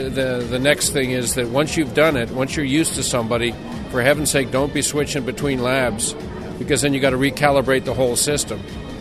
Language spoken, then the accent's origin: English; Canada; I mean, I come from Canada, and components really count